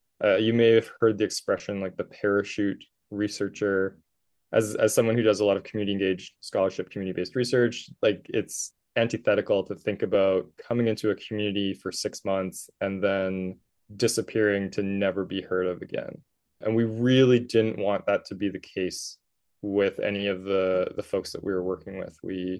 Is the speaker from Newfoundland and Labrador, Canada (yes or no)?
no; Richmond, British Columbia, Canada; When I was in the city of Richmond, so I was there working, it was my hometown as well. And you kind of grow up, I'm a mixed race as well.